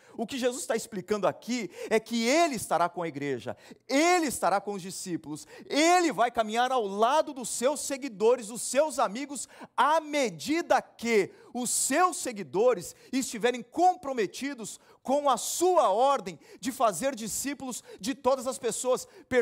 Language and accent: Portuguese; Santos, São Paulo, Brazil; era a inauguração de uma igreja lá em Santos, na minha cidade natal